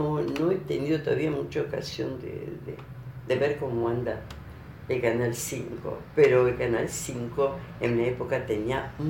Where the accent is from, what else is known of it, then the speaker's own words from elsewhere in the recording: Uruguay; nos presentamos como uruguayos